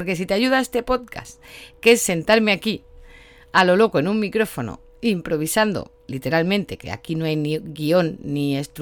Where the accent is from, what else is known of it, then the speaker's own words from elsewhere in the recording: Barcelona, Catalonia, Spain; Hace un poquitico de calor, yo soy de Barcelona